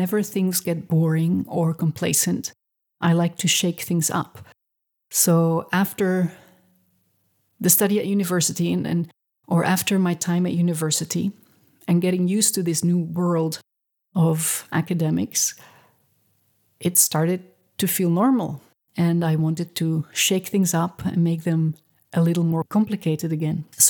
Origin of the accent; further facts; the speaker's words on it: Flanders, Belgium; now in Israel; because I moved from Belgium, from the Flemish part of Belgium, to Israel.